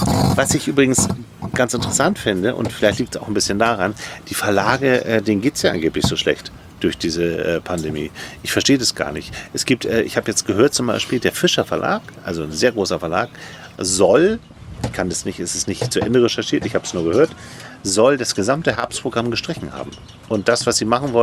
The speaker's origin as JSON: {"language": "German", "region": "Hamburg", "country": "Germany", "tie": "born or raised there", "said": "ich bin in Hamburg aufgewachsen."}